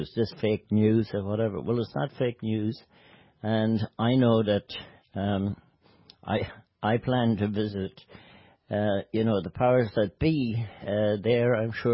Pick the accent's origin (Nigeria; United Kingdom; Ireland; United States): Ireland; because, as Irish, we don't have much success in that area